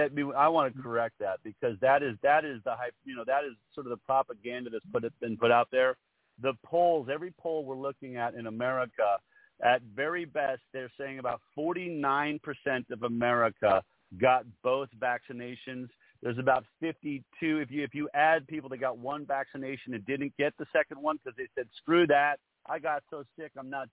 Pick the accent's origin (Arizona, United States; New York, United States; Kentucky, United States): New York, United States; born there; I love New Yorkers. I was born in New York. I spent many, many years in New York.